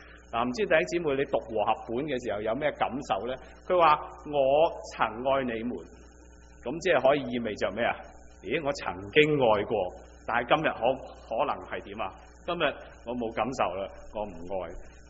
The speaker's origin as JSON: {"language": "Cantonese", "country": "China", "said": "我哋中国人有句咁嘅说话：因相爱而结合，因咩嘢而分开啊？"}